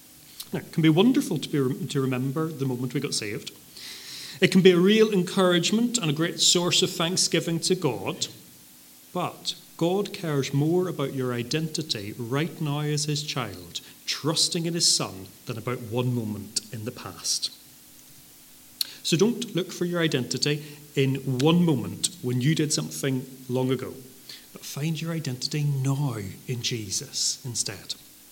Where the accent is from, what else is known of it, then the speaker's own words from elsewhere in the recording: Northern Ireland, United Kingdom; also born or lived in United States; When I was young and I lived in America, this always happened because people would find out I was from Northern Ireland.